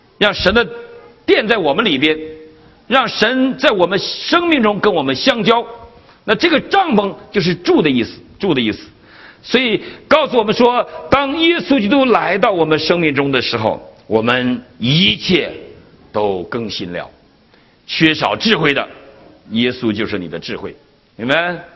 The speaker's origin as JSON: {"language": "Chinese", "country": "China", "said": "今天我们中国人过年呢，从大年初一到正月十五，那就是吃啊喝呀玩啊"}